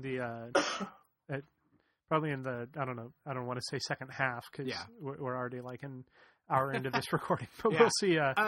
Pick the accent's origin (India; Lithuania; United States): United States; California; And I know we're really kind of biased and lucky here because we come from the Bay Area